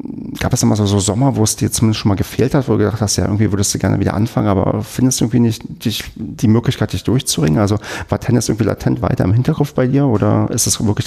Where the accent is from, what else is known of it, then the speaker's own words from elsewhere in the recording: Brandenburg, Germany; ich bin ja in Brandenburg groß geworden